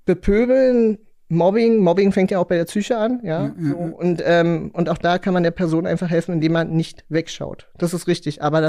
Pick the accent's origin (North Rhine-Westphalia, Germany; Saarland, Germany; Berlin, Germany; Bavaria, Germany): Berlin, Germany; also ich komme ja aus Pankow